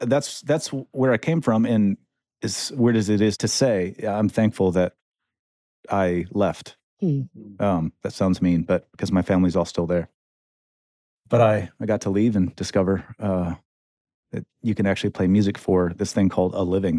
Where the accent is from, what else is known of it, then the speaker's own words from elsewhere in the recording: Michigan, United States; I come from Michigan, small town in central Michigan. And I graduated with 68 other people at the public school.